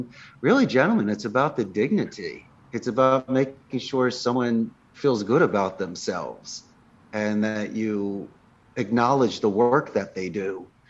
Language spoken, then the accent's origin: English; Philadelphia, Pennsylvania, United States; I grew up in the Northeast. I'm a Philly boy.